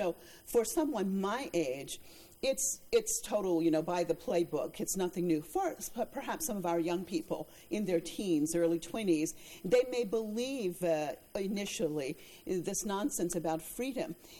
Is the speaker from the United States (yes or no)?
yes; United States; now in Iran; I'm an American, and I have chosen to live in Iran